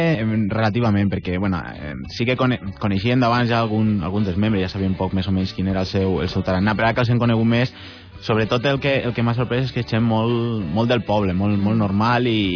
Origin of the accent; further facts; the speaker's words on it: Valencian Community, Spain; com a fans i com a valencians